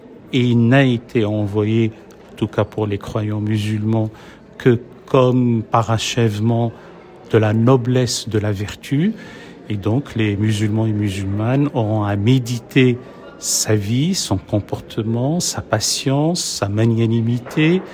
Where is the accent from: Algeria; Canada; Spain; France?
France; Chez nous, en France